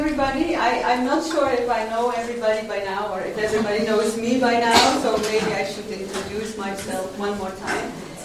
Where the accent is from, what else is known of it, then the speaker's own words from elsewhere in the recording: Netherlands; English is a second language; also born or lived in Indonesia / Egypt; because I'm from the Netherlands.